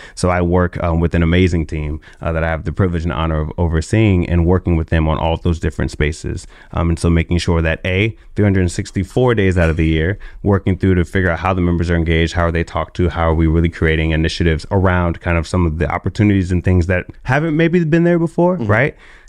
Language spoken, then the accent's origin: English; New York, United States; now in Los Angeles, United States; So I came to LA from New York singing and songwriting.